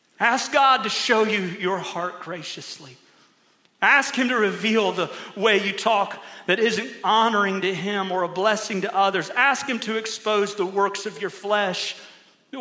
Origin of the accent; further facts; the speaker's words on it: Ohio, United States; I'm from Ohio, my bad.